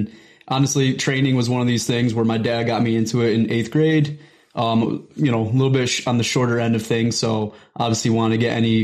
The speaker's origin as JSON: {"language": "English", "town": "Rochester", "region": "New York", "country": "United States", "said": "So, yeah, I'm from Rochester, New York, and, you know, for your listeners, basically all I'm going to say is in between Buffalo and Syracuse."}